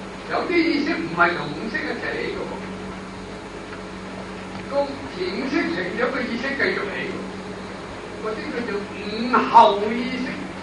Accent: Guangdong, China; 我們是廣東人

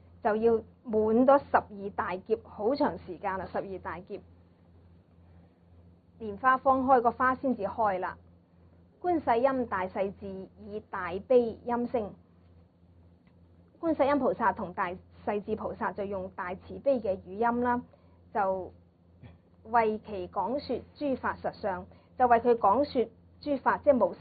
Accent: Guangdong, China; 我就覺得係即係我哋廣東人講好抵嘅啦

